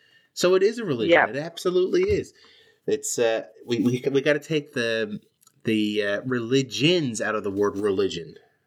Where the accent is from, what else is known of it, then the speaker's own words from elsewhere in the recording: Mount Pearl, Newfoundland and Labrador, Canada; Really, really nice place here in Mount Pearl, Newfoundland. My hometown, by the way.